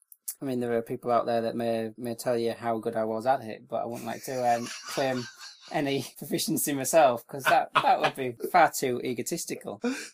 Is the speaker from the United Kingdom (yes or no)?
yes; United Kingdom; which are things that, as a Brit, you tend to have to live